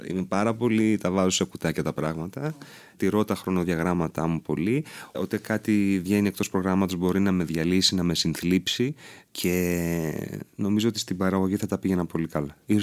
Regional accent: Chalkida, Central Greece, Greece; Εγώ μεγάλωσα στη Χαλκίδα.

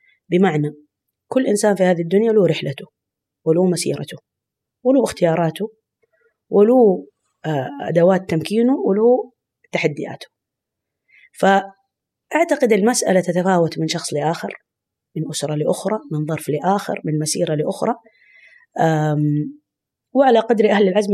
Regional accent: Saudi Arabia; يعني سواء عندنا في السعودية أو في دول الخليج

